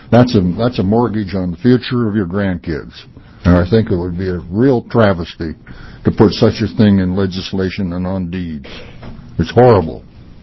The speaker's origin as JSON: {"language": "English", "town": "Canby", "region": "Oregon", "country": "United States", "said": "from Canby, Oregon"}